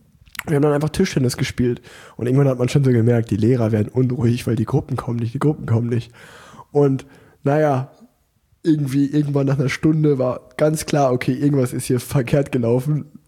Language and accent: German; Unna, North Rhine-Westphalia, Germany; ihr müsst euch vorstellen, in Unna, wo ich groß geworden bin, da gab es mal so einen Bolzplatz.